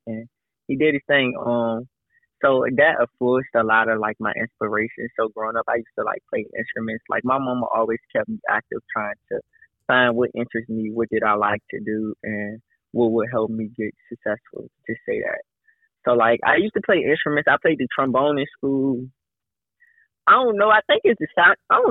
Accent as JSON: {"language": "English", "town": "Richmond", "region": "Virginia", "country": "United States", "tie": "born or raised there", "said": "But just growing up in Richmond, I went to a lot of different schools. I grew up on the north side for a good portion of my life."}